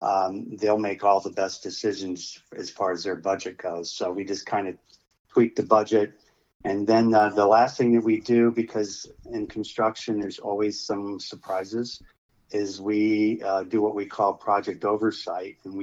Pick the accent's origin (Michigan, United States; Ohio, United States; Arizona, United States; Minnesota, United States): Ohio, United States; now in Charleston, United States; We moved to Charleston 4 years ago, and we came from Ohio.